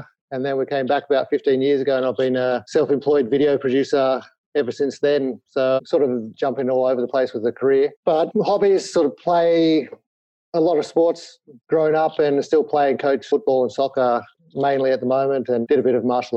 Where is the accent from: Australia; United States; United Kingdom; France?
Australia; Sydney, New South Wales; also born or lived in Japan; I was born and raised in Sydney. Spent 7 or 8 years over in Japan when I was first married. So now I'm sort of late 40s.